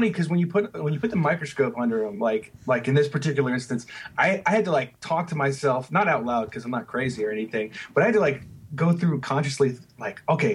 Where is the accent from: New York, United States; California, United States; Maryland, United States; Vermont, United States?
Maryland, United States; You know, I grew up in Maryland, the great state of Maryland, and so.